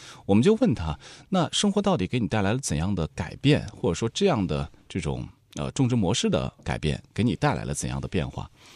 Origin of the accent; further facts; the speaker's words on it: China; 这是我们中国人经常讲的一个传统嘛，对吧？